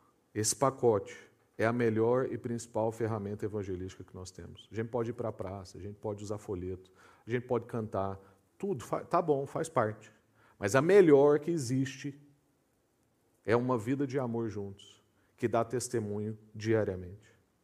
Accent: Inhumas, Goiás, Brazil; born there; A cidade onde eu nasci tem um alcunha que chama Goiabeira. A cidade chama Inhumas

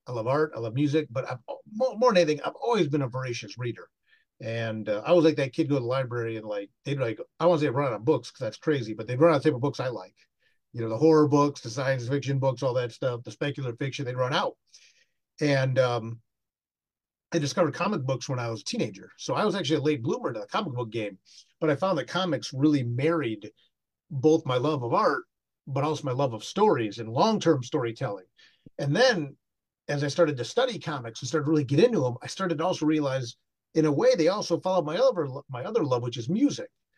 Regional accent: Toledo, Ohio, United States; Toledo is my hometown. It's where I grew up, Toledo area.

